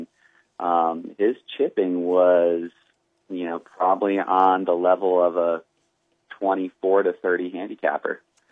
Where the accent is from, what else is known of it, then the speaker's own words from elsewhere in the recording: Hamilton, New York, United States; I grew up in New York, the state of New York, central New York, in fact. A small town called Hamilton, where Colgate University is.